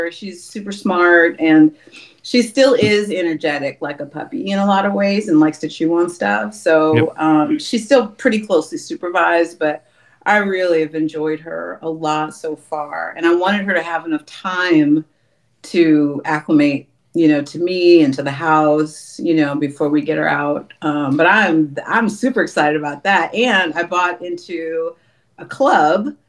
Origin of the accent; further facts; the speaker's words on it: Oakland, California, United States; I grew up in Oakland, California, but my dad, who was from Texas, and my mom from Louisiana, they migrated here